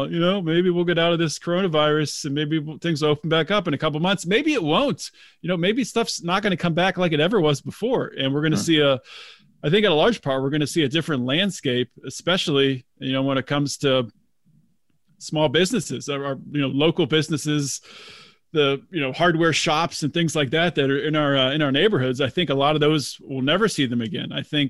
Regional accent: Pennsylvania, United States; also born or lived in California; I picked up and I moved from California back home to where I, you know, grew up in Pennsylvania. So it was a familiar move

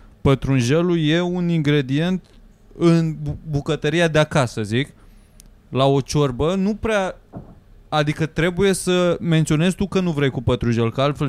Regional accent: Vaslui, Vaslui County, Romania; eu mă știu că eu sunt din Vaslui deloc.

